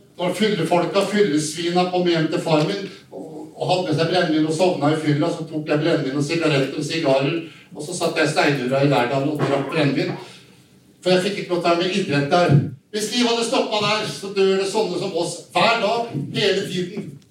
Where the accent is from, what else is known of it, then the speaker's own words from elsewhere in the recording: Sarpsborg, Østfold, Norway; Så husker jeg fint at jeg kom hit da, helt fra Sarpsborg.